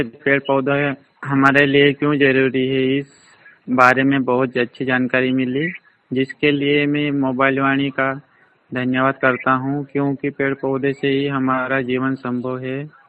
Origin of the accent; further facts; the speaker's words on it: Madhya Pradesh, India; और मैं खरगोन जिले से हूँ।